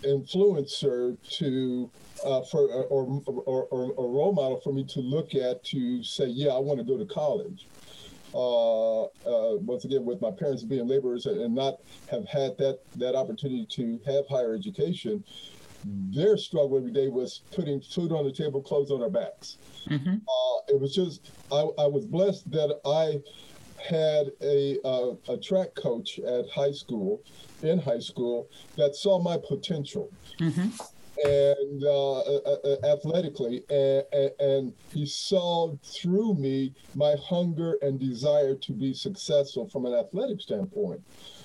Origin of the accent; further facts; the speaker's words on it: Denver, Colorado, United States; I'm originally from Denver, Colorado. I went to college at the University of Northern Colorado, where athletics was my ticket to higher education.